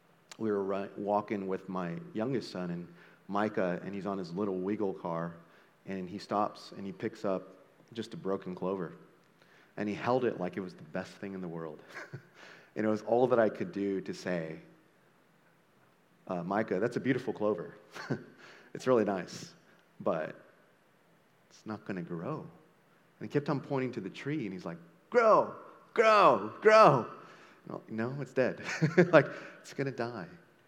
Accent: California, United States; now in Texas, United States; I'm from California. I don't know what good barbecue is.

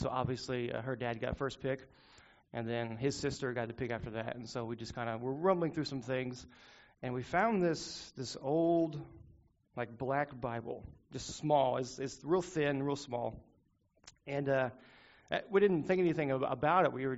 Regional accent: Garland, Texas, United States; as my brother has said earlier, I am from Garland

